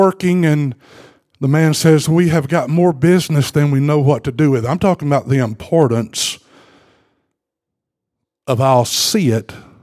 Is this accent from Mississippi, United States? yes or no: yes; Mississippi, United States; Now, I'm from Mississippi originally.